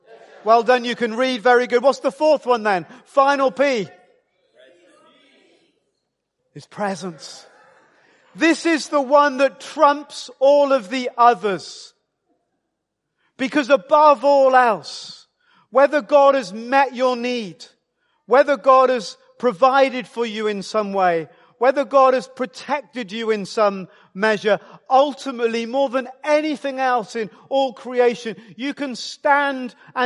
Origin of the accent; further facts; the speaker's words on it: Wales, United Kingdom; Perhaps it's just me growing up in Wales, which is nearer to heaven than most other countries.